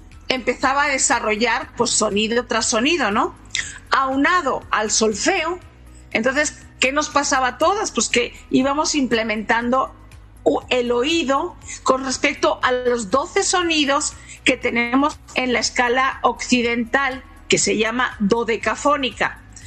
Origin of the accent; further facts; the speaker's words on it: Barcelona, Catalonia, Spain; also born or lived in Valencia; Yo nací en Valencia, España, y desde muy chiquita me fui a vivir a Barcelona.